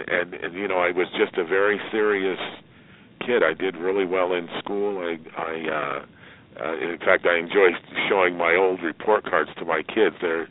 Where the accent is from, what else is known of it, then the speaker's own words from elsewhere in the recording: Pueblo, Colorado, United States; I grew up in Pueblo, Colorado, which, frankly speaking, wasn't such a bad place for black people to be. It's a working class town. There's a steel mill there.